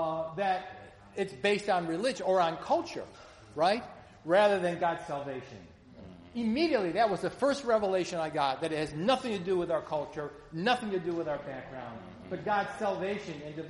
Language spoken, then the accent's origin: English; New York, United States; I'm originally from New York.